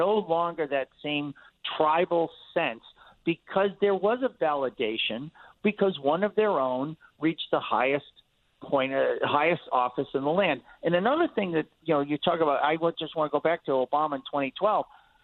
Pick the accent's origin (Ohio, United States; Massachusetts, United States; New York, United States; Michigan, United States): Massachusetts, United States; You know, Mark, I grew up outside the Boston area, and people don't believe me because I've lost.